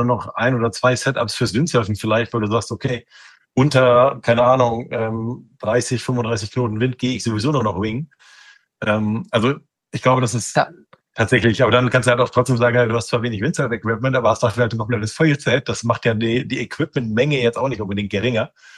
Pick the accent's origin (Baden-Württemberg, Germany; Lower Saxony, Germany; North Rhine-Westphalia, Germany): Lower Saxony, Germany; Norderney; aber ich bin auf Norderney aufgewachsen. Es muss bei mir immer ein bisschen Salz mit dabei sein.